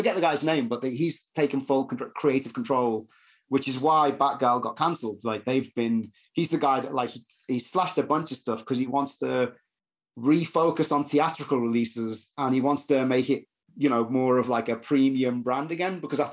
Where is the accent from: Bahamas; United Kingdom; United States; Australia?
United Kingdom; England; me growing up in England, like right where these wars happened